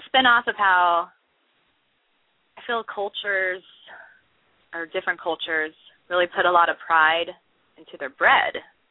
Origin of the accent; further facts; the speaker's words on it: Louisiana, United States; born there; also born or lived in Virginia / South Carolina / Turkey / North Dakota; Well, I was born in Louisiana.